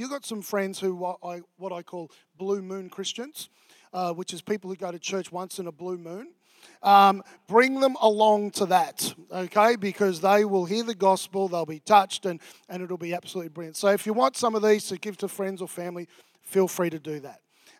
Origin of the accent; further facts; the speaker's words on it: Victoria, Australia; But I grew up here in Australia.